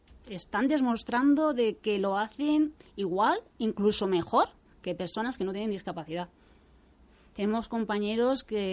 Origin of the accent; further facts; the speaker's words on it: Alicante, Valencian Community, Spain; now in Elda, Spain; yo soy de Alicante, me trasladé a Elda y dejé mi tierra alicantina y ahora vivo aquí.